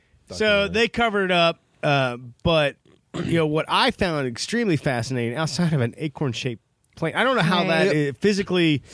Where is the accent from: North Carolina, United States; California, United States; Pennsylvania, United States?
Pennsylvania, United States; And guess what? I'm from Pennsylvania, and I've never heard of it.